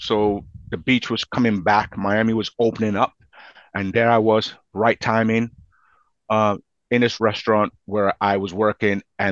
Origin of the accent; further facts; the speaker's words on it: England, United Kingdom; I said, I'm from England.